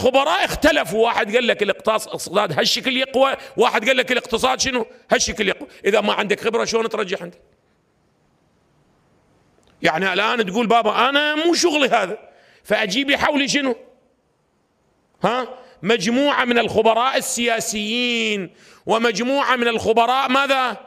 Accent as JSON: {"language": "Arabic", "country": "Iraq", "said": "وصار عندنا بالعراق بعد، لو ما صار عندنا بالعراق"}